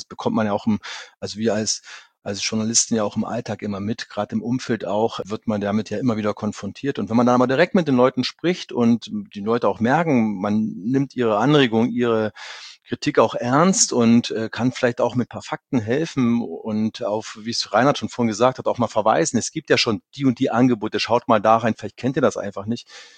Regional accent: Saxony, Germany; ich komme ja aus der Lausitz, in der Region zwischen Dresden und der polnischen und tschechischen Grenze

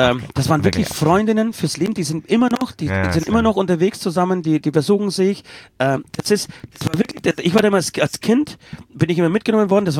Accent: Silesian Voivodeship, Poland; ihr wisst ja, ich komme ja aus Oberschlesien

